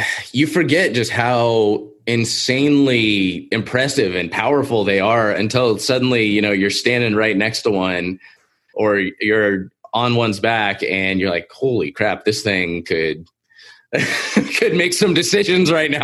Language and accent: English; Seal Beach, California, United States; I am originally from Seal Beach myself